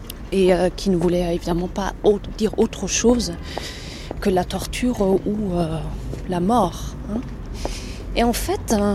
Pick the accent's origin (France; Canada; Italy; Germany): Germany; je ne pouvais quand même pas changer le fait que je suis allemande.